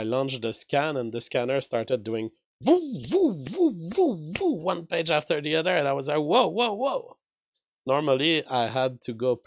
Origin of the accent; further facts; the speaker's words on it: Canada; you know, I'm a Canadian.